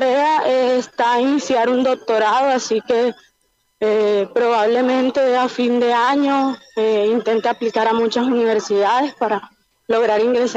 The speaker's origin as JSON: {"language": "Spanish", "town": "Ciénaga", "region": "Magdalena", "country": "Colombia", "tie": "born or raised there", "also_born_or_lived": "Barranquilla", "said": "Nací en Barranquilla, sin embargo me crié en Ciénaga, mi mamá es de Ciénaga, oriunda de Ciénaga Magdalena, y a los 17 años vine de Ciénaga a la Universidad del Atlántico para poder iniciar mi pregrado"}